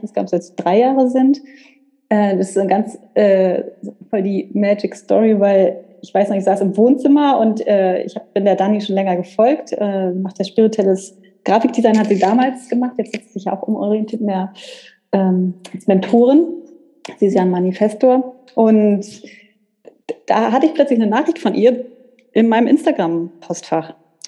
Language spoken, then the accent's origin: German; Northern Germany, Germany; Ich komme aus Deutschland, aus Norddeutschland, bei Hamburg.